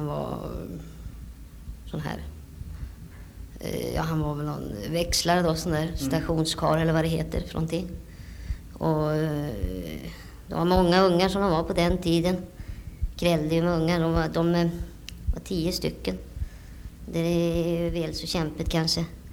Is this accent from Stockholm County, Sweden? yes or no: no; Almtuna, Uppsala County, Sweden; born there; Jag är född i Almtuna.